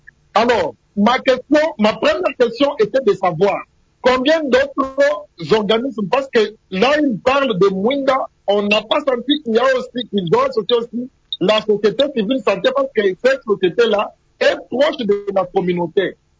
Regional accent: Équateur, DR Congo; Je suis de l'Équateur

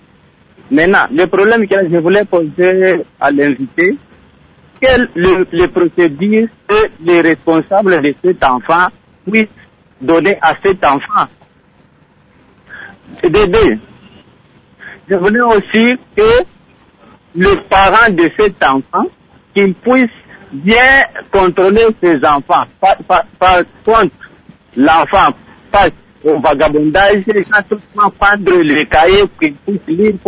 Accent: Manono, Tanganyika, DR Congo; je vais vous donner un exemple qui s'est passé ici chez nous à Manono.

